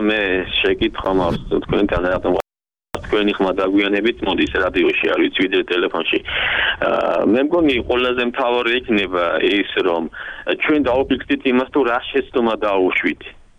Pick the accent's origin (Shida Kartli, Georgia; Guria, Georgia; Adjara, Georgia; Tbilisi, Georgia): Tbilisi, Georgia; მე ბლეხანოველი ვარ.